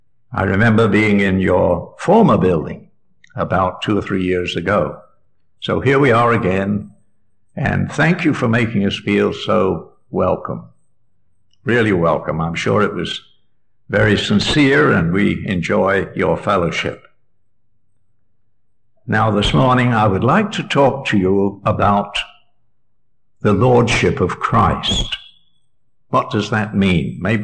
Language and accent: English; Ontario, Canada; We come from Ontario. I live just halfway between Detroit and Buffalo